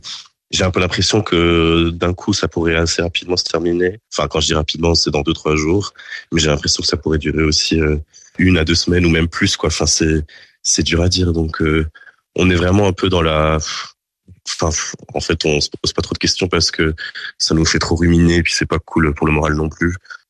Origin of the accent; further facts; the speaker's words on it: Switzerland; même si j'ai grandi en Suisse toute ma vie, j'ai un passeport français